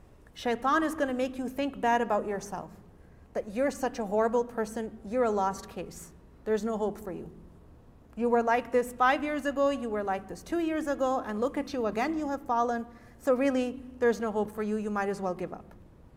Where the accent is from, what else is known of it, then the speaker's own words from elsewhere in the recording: Canada; I'm from Canada, and you know, people really make fun of us Canadians, that we say sorry a lot.